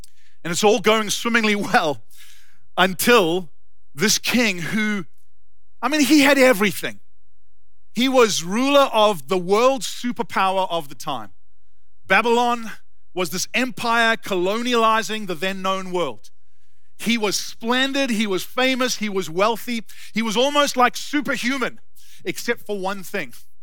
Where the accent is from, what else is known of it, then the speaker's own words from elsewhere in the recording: South Africa; now in California, United States; I grew up in South Africa, for those of you who don't know me, and worked in this restaurant, this steakhouse, while I was doing my education degree.